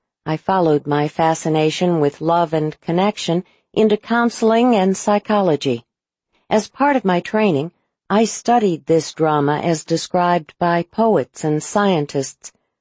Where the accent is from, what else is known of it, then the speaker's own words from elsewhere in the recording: United Kingdom; I grew up in Britain, where my dad ran a pub